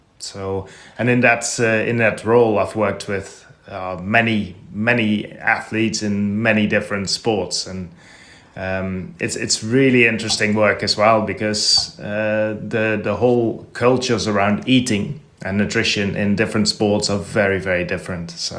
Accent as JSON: {"language": "English", "country": "Netherlands", "tie": "born or raised there", "said": "Yeah, that's correct. So I grew up in Holland"}